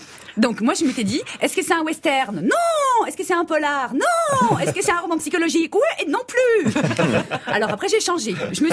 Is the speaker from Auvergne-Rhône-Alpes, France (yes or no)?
yes; Saint-Étienne, Auvergne-Rhône-Alpes, France; content, pas content, content quand même, comme on dit chez moi, à Saint-Étienne.